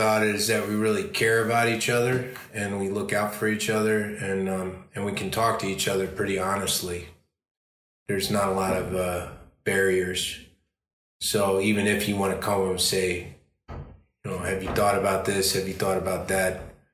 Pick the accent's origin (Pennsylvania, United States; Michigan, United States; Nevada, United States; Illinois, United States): Illinois, United States; Chicago; because I'm from Chicago, or I started acting in Chicago anyway